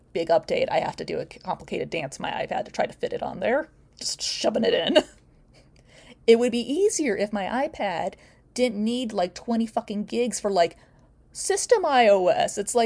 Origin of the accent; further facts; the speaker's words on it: United States; It is, as an American, I say this is an especially unhinged level of unhingement.